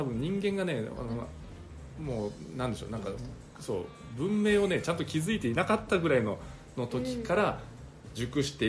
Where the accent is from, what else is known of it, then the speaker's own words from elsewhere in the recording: Nagasaki, Japan; で私ね島原半島の出身なんですけど